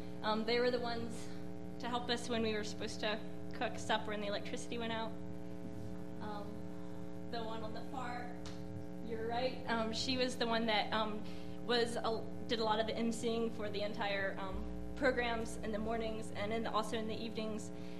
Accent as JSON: {"language": "English", "region": "Ohio", "country": "United States", "said": "I was with some scary people from Michigan, and I had to tell them I was from Ohio."}